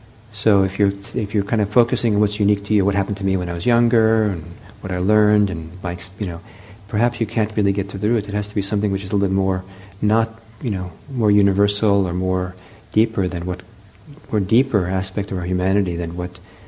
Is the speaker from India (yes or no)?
yes; India; growing up in India, that's kind of a big idea.